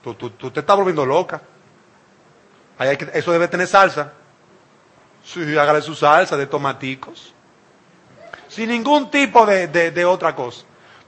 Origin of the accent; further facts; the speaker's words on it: Dominican Republic; Yo soy dominicano y me gusta la cosa salseada, ¿eh? Yo soy dominicano.